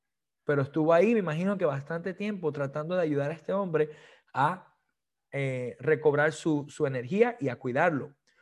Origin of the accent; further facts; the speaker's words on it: Puerto Rico; Yo soy boricua, para que tú lo sepas.